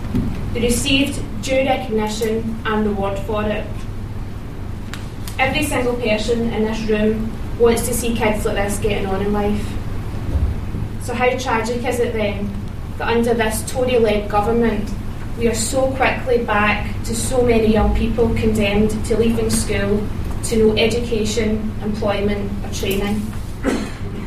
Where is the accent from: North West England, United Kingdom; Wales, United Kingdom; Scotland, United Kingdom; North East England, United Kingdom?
Scotland, United Kingdom; as I grew up in Scotland.